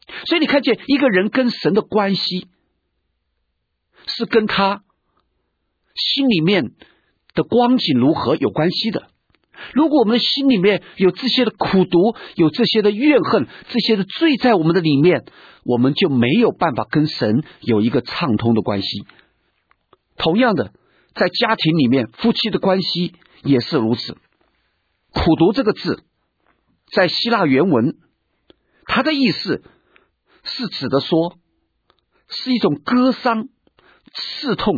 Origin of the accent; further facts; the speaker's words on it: China; 今天我们中国人婚姻的关系其实也不会好到哪里去。